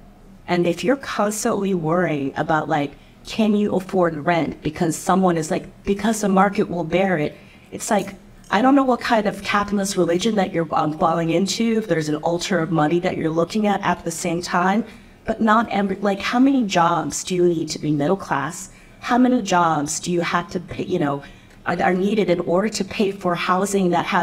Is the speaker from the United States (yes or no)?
yes; San Francisco, California, United States; I come from San Francisco